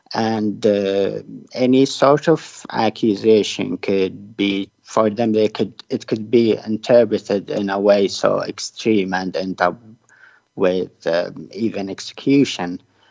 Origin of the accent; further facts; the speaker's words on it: Raqqa, Raqqa Governorate, Syria; I was in Aleppo, but when the protests started in Raqqa, I was in my hometown at the time.